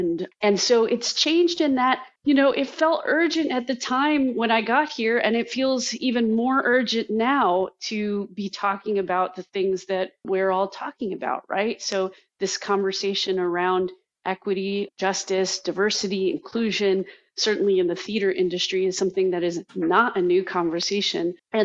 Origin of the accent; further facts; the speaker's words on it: New York City, New York, United States; now in Washington, D.C., United States; I'm a New Yorker, you know, born and bred. And so the idea of coming to live in Washington, D.C. was, you know, a little daunting to leave my folks and friends.